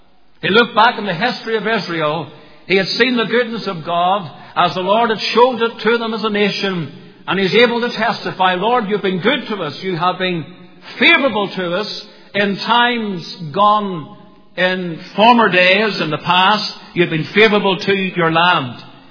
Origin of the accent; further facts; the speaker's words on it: Portadown, Northern Ireland, United Kingdom; I grew up in Portadown as a young teenager thinking about this prayer often in the prayer meetings of our church.